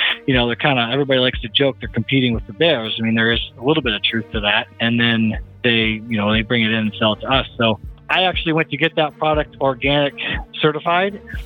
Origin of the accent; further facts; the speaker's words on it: Oregon, United States; I grew up in Oregon, so I always use that as a reference point.